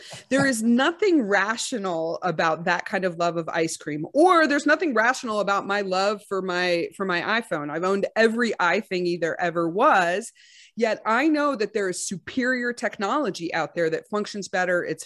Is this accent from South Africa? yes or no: no; Texas, United States; I'm from Texas.